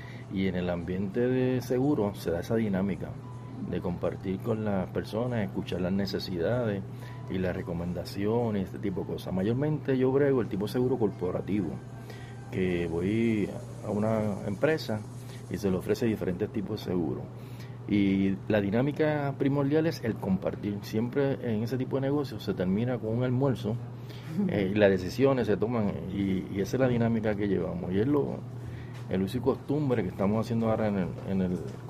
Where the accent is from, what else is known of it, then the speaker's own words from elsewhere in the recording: Mayagüez, Puerto Rico; Yo soy natural de la ciudad de Aguas Puras, Mayagüez.